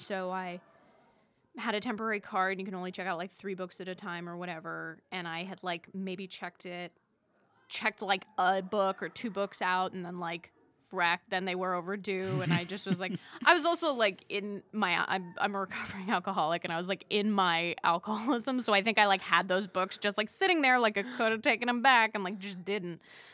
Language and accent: English; La Jolla, California, United States; I lived I'm from La Jolla, California in San Diego.